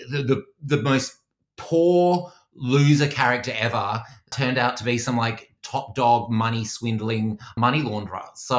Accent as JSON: {"language": "English", "town": "Perth", "region": "Western Australia", "country": "Australia", "said": "I'm from Perth in Western Australia"}